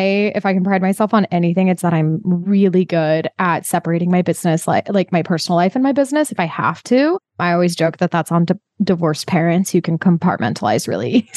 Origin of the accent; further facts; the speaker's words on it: Utah, United States; And I am originally from Utah and everyone gets married there quite often.